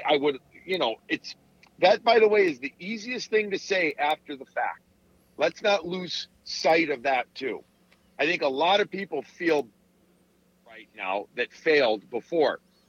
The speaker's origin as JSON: {"language": "English", "town": "Chicago", "region": "Illinois", "country": "United States", "said": "I'm, by the way, I'm from Chicago."}